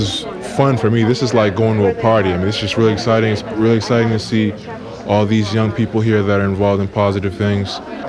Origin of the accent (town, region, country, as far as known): Boston, Massachusetts, United States